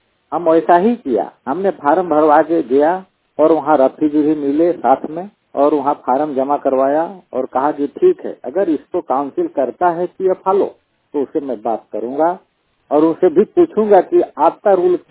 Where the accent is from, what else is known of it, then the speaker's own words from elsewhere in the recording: Jharkhand, India; now in Manesar, India; मैं झारखंड के पलामू डिस्ट्रिक्ट का निवासी हूं।